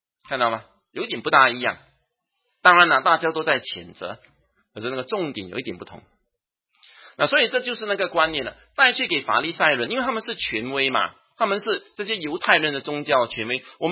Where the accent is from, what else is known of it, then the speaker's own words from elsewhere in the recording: Singapore; 我们新加坡人就讲，这样的孩子死脑